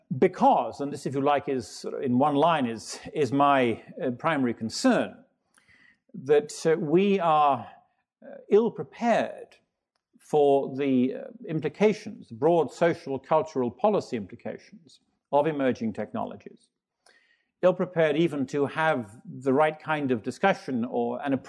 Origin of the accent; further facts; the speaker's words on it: Chicago, Illinois, United States; accent: Chicago; also born or lived in United Kingdom; As you adjust, I'm from Chicago, as you can tell. As you adjust to my Chicago accent, I will tell you a story. We moved here from the UK almost 20 years ago now.